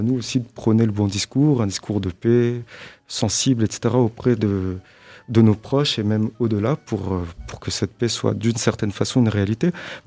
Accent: France; Je suis français, mais effectivement, j'ai des origines, mais plus du Maghreb, du côté de ma mère, d'Algérie.

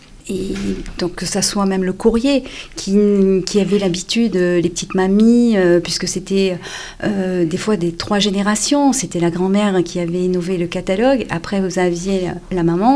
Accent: Toulon, Provence-Alpes-Côte d'Azur, France; Non, je suis du sud, je suis côté de Toulon.

